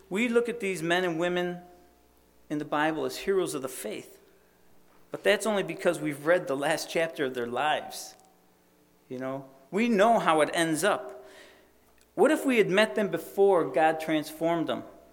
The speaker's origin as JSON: {"language": "English", "town": "Le Roy", "region": "New York", "country": "United States", "tie": "born or raised there", "said": "You know, it's kind of like my hometown, Leroy, or maybe, what's this, Casanova, New Woodstock, you know."}